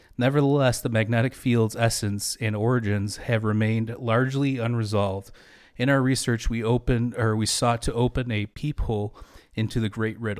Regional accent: Michigan, United States; we grew up in Michigan. I remember, like, digging in our backyards

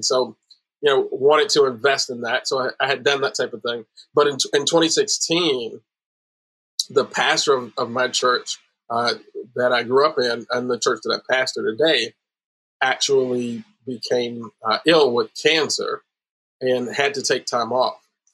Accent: Chicago, Illinois, United States; And, you know, I grew up in Chicago, actually got bitten by that political bug in 2012.

